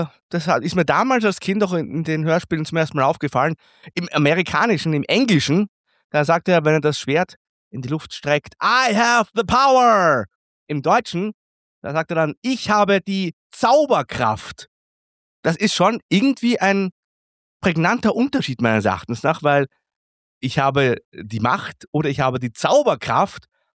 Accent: Austria; er konnte richtig angefressen schauen, wie man bei uns in Österreich sagen würde.

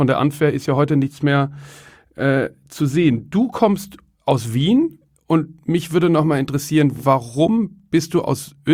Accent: Cologne, North Rhine-Westphalia, Germany; Ich komme ja ursprünglich aus Köln.

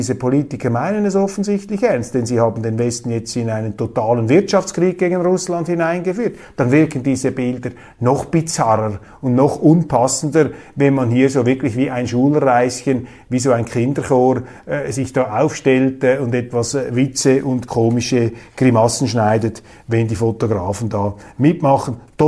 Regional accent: Switzerland; als Schweizer Republikaner, als Schweizer Demokrat, als Schweizer Parlamentarier, der einen Eid geleistet hat auf die Verfassung.

